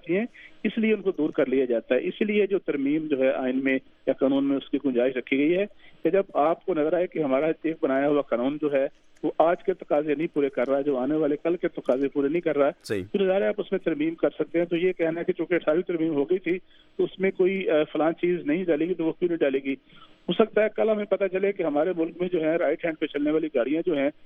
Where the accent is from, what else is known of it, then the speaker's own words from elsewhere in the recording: Lahore, Punjab, Pakistan; میرا شہر لاہور ایک کونے میں ہے اور کوئٹہ دوسرے کونے میں ہے پاکستان کے.